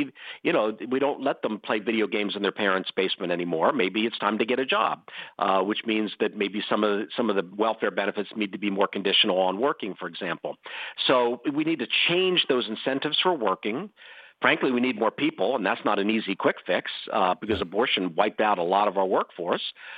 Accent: Pennsylvania, United States; Josh Shapiro, the governor of my home state, Pennsylvania, will be chosen as the vice presidential nominee.

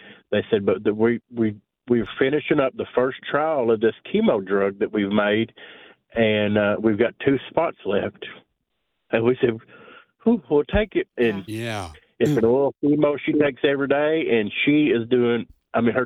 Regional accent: Walnut Ridge, Arkansas, United States; I am from Walnut Ridge, which is in between Memphis and Little Rock.

